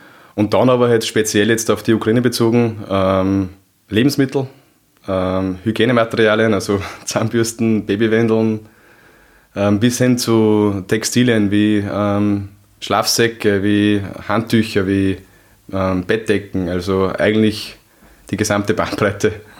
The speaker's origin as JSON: {"language": "German", "region": "Upper Austria", "country": "Austria", "said": "Ich komme aus Oberösterreich."}